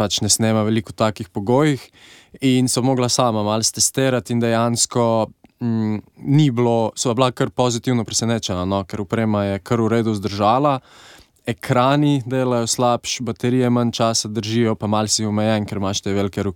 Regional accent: Slovenj Gradec, Carinthia, Slovenia; jaz prihajam iz Slovenj Gradca, originalno.

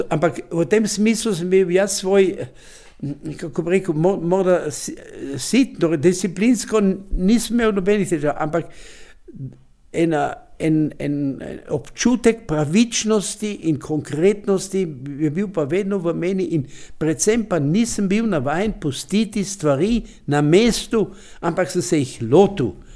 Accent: Carinthia, Austria; jaz sem iz Roža doma

